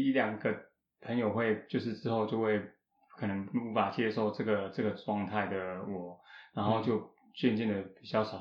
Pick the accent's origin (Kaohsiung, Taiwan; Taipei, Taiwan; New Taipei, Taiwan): Kaohsiung, Taiwan; now in Toronto, Canada; 然后来自我家乡是其实在台湾的南边的城市高雄，然后来到多伦多已经3年半